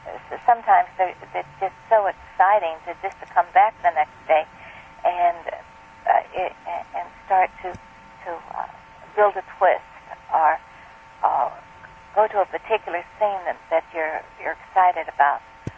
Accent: St. Louis, Missouri, United States; In the Midwest, St. Louis.

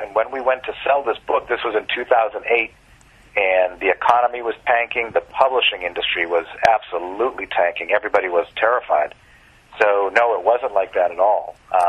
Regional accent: Boston, Massachusetts, United States; I'm from Boston, and it's about Boston

